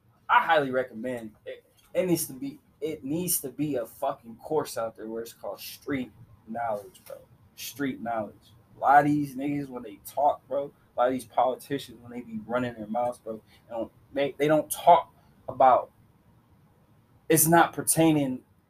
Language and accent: English; Des Moines, Iowa, United States; Like, I'm from Des Moines, Iowa. I ain't from the hood. But my hood is my hood. I'm not from the suburbs. I'm not from none of that.